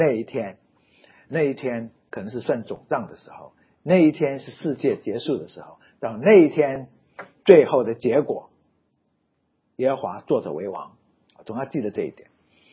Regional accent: China; 我们中国人也是，这个庙都在高山里面。

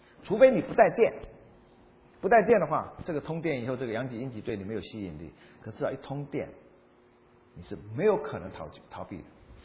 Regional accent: China; 在我们中国人的文化意念概念来讲呢，我们很难接受这样的说法，没有那么严重。

